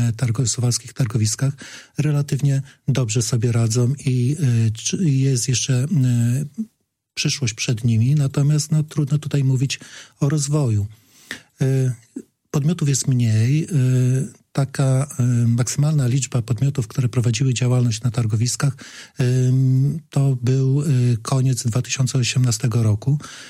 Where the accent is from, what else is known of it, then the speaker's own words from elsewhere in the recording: central Poland, Poland; now in Suwałki, Poland; Ja mogę powiedzieć, że nie jestem rodowitym suwalczaninem. Pochodzę z miasta podobnej wielkości, ale z centralnej Polski